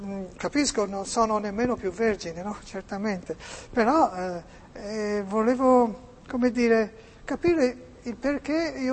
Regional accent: Massachusetts, United States; Italian is a second language; now in Florence, Italy; Io no, sto a Firenze, ma sono americana di origine.

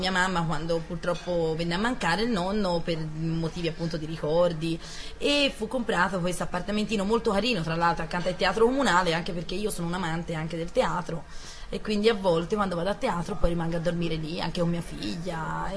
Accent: Florence, Tuscany, Italy; now in Calenzano, Italy; Sono nata a Firenze, cresciuta qua.

